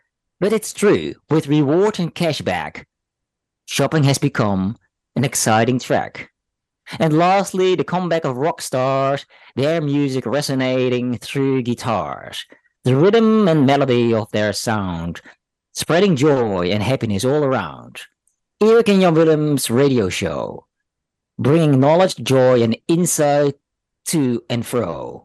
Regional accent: Netherlands; accent: Dutch; je moet het even doen met mijn Nederlandse accent in het Engels.

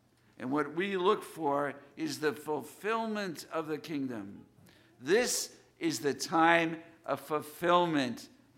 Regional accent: New York City, New York, United States; I haven't been home in over 2 years. I was born and raised in New York City, where I was always surrounded with people.

